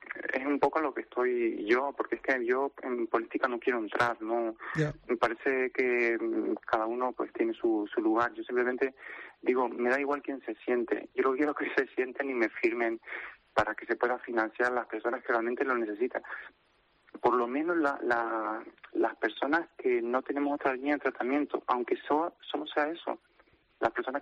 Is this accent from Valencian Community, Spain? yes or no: no; Canary Islands, Spain; ya sabes cómo somos los canarios